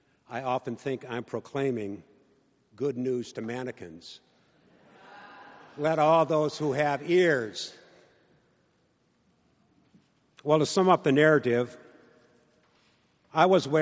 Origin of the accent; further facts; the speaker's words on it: McFarland, Wisconsin, United States; also born or lived in Stoughton; I was born in Stoughton, raised in McFarland.